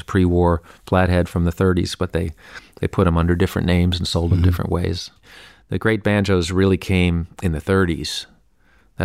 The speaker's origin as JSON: {"language": "English", "town": "New York City", "region": "New York", "country": "United States", "tie": "born or raised there", "said": "I grew up here in New York City and on 100th Street, West End, and then I heard the banjo on the Beverly Hillbillies"}